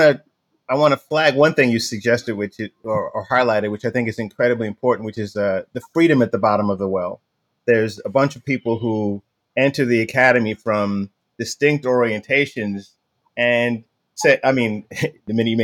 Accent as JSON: {"language": "English", "region": "New York", "country": "United States", "said": "so as a New Yorker, I feel great about the possibility."}